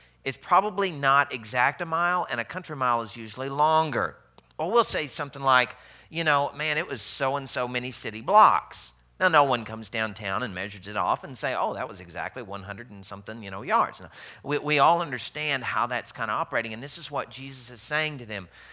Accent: the South, United States; you're going to look at it as I did as a Southerner

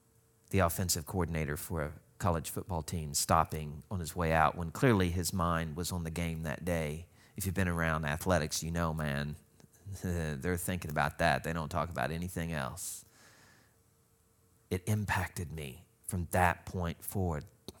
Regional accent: Arkansas, United States; See, I had that in an English teacher that looked at me as a Cajun in Arkansas, no less, looking at me and saying, youngin', you gonna be in my debate class.

